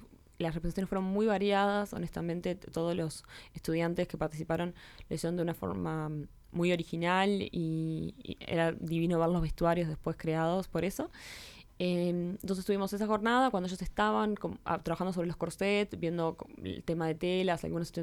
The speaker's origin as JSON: {"language": "Spanish", "town": "Parque del Plata", "region": "Canelones", "country": "Uruguay", "said": "porque yo soy claro, del Parque de Plata, vivo ahí"}